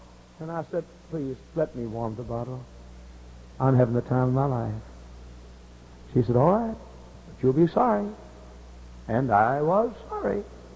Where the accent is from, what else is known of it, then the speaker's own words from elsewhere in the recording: Texas, United States; I spoke to her, being from Texas. I was born and reared in the Holy Land near Dallas and Fort Worth.